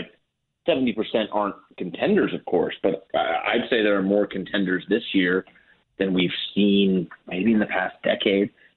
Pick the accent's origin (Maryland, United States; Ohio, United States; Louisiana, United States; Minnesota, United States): Minnesota, United States; even teams like my hometown Minnesota Timberwolves, who they're the most frustrating franchise maybe in all of sports